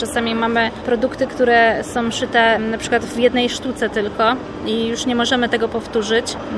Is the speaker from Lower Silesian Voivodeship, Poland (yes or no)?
no; Gdańsk, Pomeranian Voivodeship, Poland; Jesteśmy z Gdańska